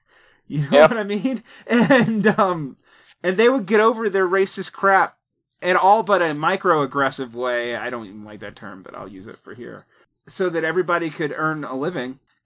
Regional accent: Southern US, United States; because I'm a Southerner. And as a Southerner

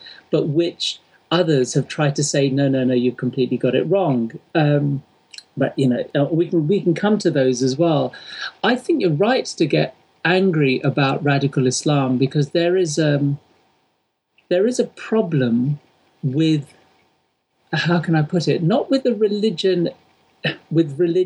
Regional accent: London, United Kingdom; born and bred in England and in London

